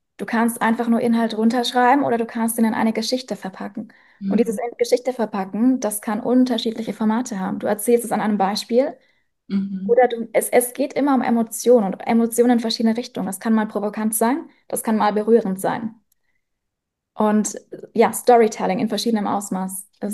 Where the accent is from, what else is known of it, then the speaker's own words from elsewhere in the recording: Germany; now in Vienna, Austria; Ich bin aus Deutschland, aber ich wohne inzwischen in Wien